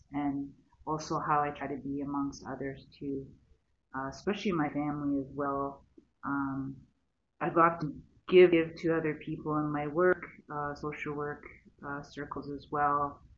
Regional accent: Canada; I'm from Canada. I've traveled to a couple of companions, and we live just south, I guess, near Kitchener, near Toronto

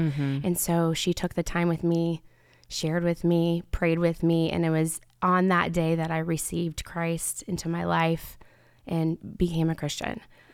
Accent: Indianapolis, Indiana, United States; I am originally from Indianapolis. So grew up going to church and really always known church.

